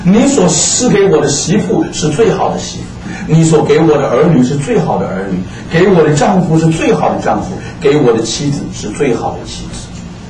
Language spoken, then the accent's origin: Chinese; China; also born or lived in Brazil; now in United States; 我们中国人不知道为什么也许在座的有的弟兄姊妹不是很困难，但是对我来讲是很困难。我虽然在巴西20年，我还是没有学会吃乳酪，到了美国还是不会。